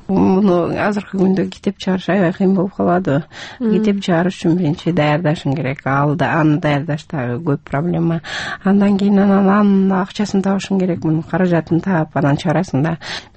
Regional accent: Naryn Region, Kyrgyzstan; now in Osh, Kyrgyzstan; Мен эми Оштун келинимин, өзүм Нарындыкмын.

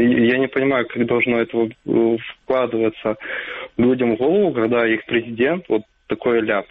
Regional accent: Kirovohrad, Kirovohrad Oblast, Ukraine; И я из Кировограда.

